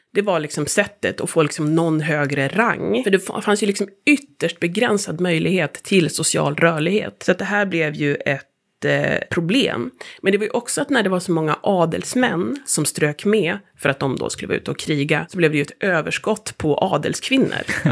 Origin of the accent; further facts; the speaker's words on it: Gothenburg, Västra Götaland County, Sweden; Jag kommer ju från Göteborg